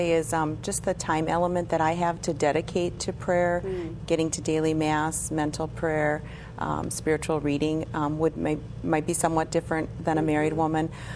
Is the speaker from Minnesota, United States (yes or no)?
yes; St. Cloud, Minnesota, United States; I was born and raised in St. Cloud, Minnesota.